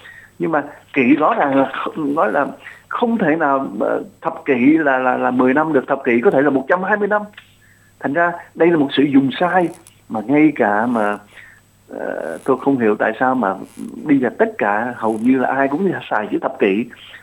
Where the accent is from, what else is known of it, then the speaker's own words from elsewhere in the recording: Southern Vietnam, Vietnam; now in Australia; tôi sinh ra và sinh trưởng ở miền Nam Việt Nam và tôi đi qua Úc, thành ra tôi hoàn toàn không có một khái niệm, không có cái kinh nghiệm nào về cái ngôn ngữ miền Bắc